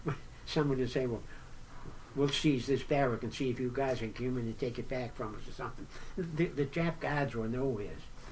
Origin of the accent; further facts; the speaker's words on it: United States; I fool them, absolutely. They have no idea that I'm an American.